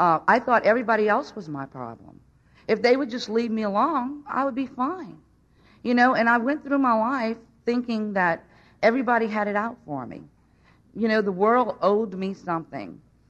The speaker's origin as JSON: {"language": "English", "town": "Houma", "region": "Louisiana", "country": "United States", "tie": "born or raised there", "said": "I grew up in Houma, Louisiana. I have two sets of parents."}